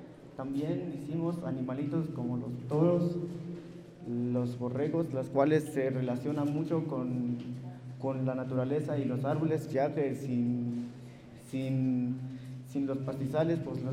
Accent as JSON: {"language": "Spanish", "town": "Santa María de Bosco", "country": "Mexico", "said": "soy de Santa María de Bosco"}